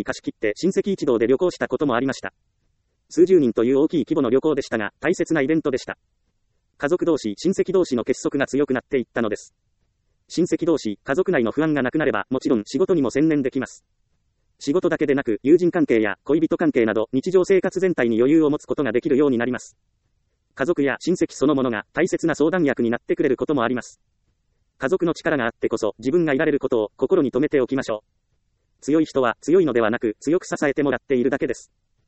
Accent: Ehime, Japan; 私の実家は四国の愛媛県にあります。四国に住んでいますから

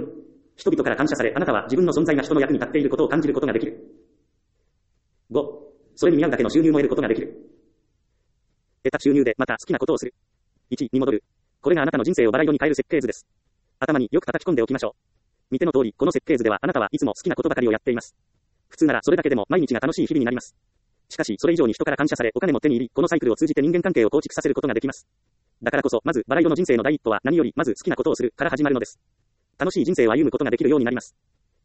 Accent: Ehime, Japan; 私はもともと田舎出身愛媛県ですから、家の周りにはたくさん神社があり

